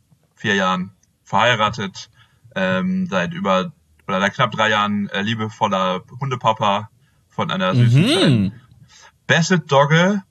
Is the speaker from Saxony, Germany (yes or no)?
no; Bünde, North Rhine-Westphalia, Germany; Ursprünglich komme ich aus Bünde und da fängt schon mein Thema an.